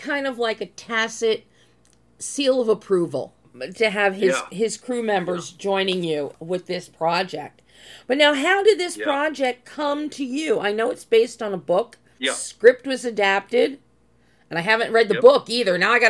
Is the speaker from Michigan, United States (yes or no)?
no; Philadelphia, Pennsylvania, United States; I'm from Pennsylvania, granted from the eastern part, from Philadelphia, but and my whole family is still there.